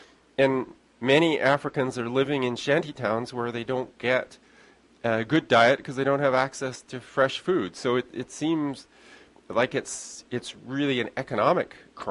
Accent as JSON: {"language": "English", "region": "England", "country": "United Kingdom", "tie": "born or raised there", "said": "as a child, I grew up in England"}